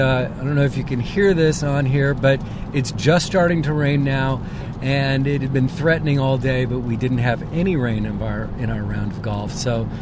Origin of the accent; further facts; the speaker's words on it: California, United States; Knowing my feelings about eco-friendly balls and being a Californian that likes the eco-friendly stuff